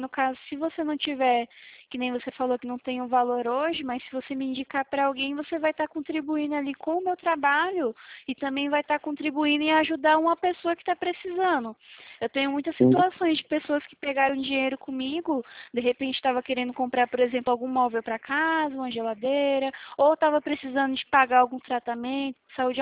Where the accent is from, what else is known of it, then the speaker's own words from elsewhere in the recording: São Roque, São Paulo, Brazil; also born or lived in Boa Viagem, Brazil; Ah, não, não, eu sou de São Paulo, da cidade de São Roque. É conhecido também como a cidade do vinho